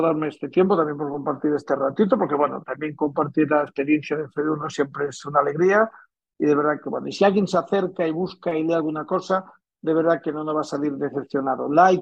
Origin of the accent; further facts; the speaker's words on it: Santiago de Compostela, Galicia, Spain; Yo soy de Santiago